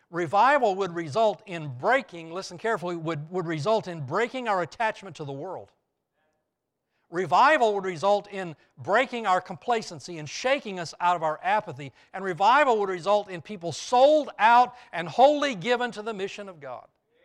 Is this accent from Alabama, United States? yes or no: yes; Alabama, United States; I grew up in North Alabama. You should put your hand on your heart when I say Alabama. I grew up in North Alabama.